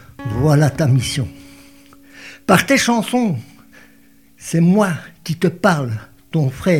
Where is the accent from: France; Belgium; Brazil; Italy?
Belgium; Brussels, Brussels-Capital Region; Parce que nous, on vient de Bruxelles, hein, c'est pas gagné pour vous avoir.